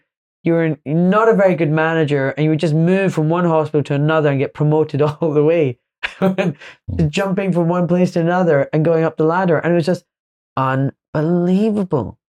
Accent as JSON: {"language": "English", "town": "Glasgow", "region": "Scotland", "country": "United Kingdom", "said": "I'm from Glasgow. I like to speak plain English. I can use fancy technical jargon, but listen, I'm from a working class background"}